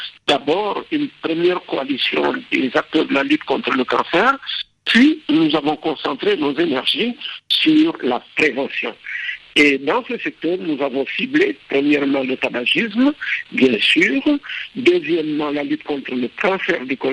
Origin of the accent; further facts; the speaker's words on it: Tambacounda, Senegal; en 1973, à Tambacounda, dans ma région d'origine